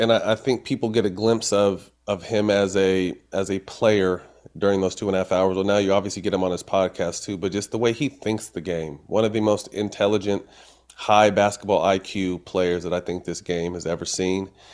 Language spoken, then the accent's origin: English; Sacramento, California, United States; And then, you know, Sacramento's my hometown team and they've been bad for so long